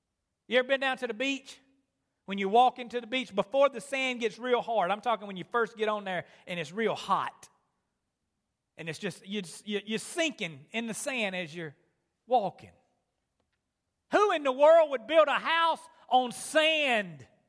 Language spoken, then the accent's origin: English; Candor, North Carolina, United States; I'm from the Sand Hills down in Candor, North Carolina. And anybody ever been there? Y'all ever seen the sand down there?